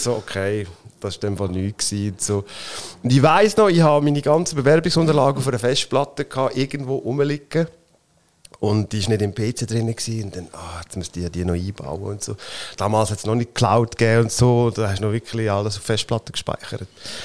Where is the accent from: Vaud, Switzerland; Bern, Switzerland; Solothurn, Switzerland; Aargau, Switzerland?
Aargau, Switzerland; obwohl ich ja auch zwei Dörfer neben Asch aufgewachsen bin, an dem wunderschönen Hallwilersee.